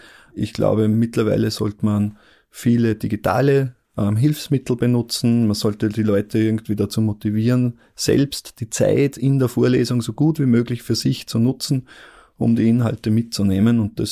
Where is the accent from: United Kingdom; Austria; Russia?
Austria; Upper Austria; now in Graz, Austria; Ursprünglich komme ich aus Oberösterreich. Man erkennt es vielleicht noch ein bisschen am Akzent, bin aber schon seit über 10 Jahren in Graz und eigentlich Wahlsteirer, könnte man sagen.